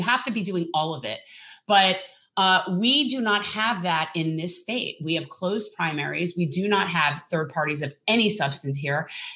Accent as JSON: {"language": "English", "region": "Florida", "country": "United States", "tie": "born or raised there", "said": "growing up in Florida and what it's like post-hurricane"}